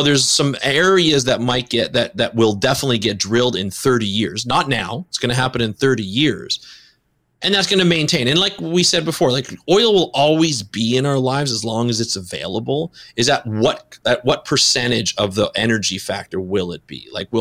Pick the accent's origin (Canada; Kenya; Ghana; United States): Canada; Like I'm Canadian.